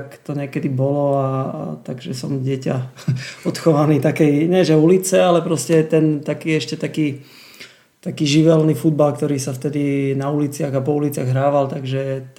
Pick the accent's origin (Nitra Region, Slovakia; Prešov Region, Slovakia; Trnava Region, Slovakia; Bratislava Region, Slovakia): Prešov Region, Slovakia; Lipany; pochádzam z východného Slovenska. Narodil som sa v Prešove, ale to detstvo som prežil v Lipanoch, v meste, v futbalovom meste